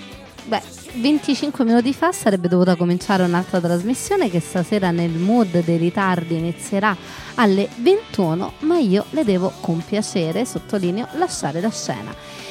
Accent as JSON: {"language": "Italian", "town": "Rome", "region": "Lazio", "country": "Italy", "said": "sono romana"}